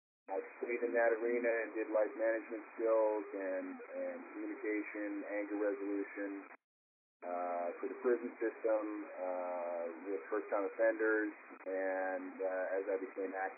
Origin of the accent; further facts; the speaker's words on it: Canada; now in United States; I come from Canada originally. I moved down to the States in 86